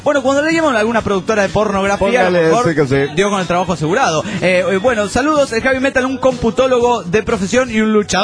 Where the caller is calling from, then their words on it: Chihuahua, Mexico; de Chihuahua, México.